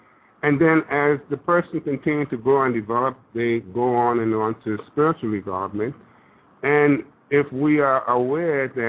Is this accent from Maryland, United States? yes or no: no; Brooklyn, New York, United States; And I grew up in Brooklyn, New York.